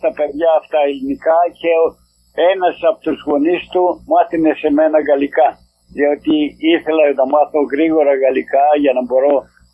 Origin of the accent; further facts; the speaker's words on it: Avgerinos, Western Macedonia, Greece; born there; Γεννήθηκα στον Αυγερινό Κοζάνης.